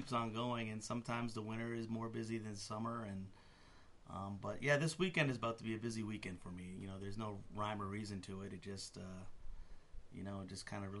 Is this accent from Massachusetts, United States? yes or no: yes; Massachusetts, United States; moved away as an adult; now in Vermont, United States; Oh, I'm from Massachusetts.